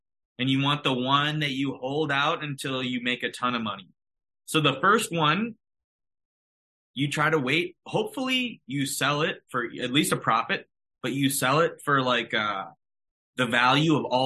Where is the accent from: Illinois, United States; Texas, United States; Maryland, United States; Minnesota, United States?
Minnesota, United States; We're Minnesotan guys.